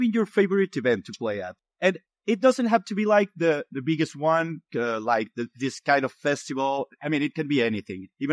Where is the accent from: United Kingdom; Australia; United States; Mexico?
Mexico; English is a second language; moved away as an adult; now in Spain; I'm from Mexico, but I have been living in Spain for the past 6 years.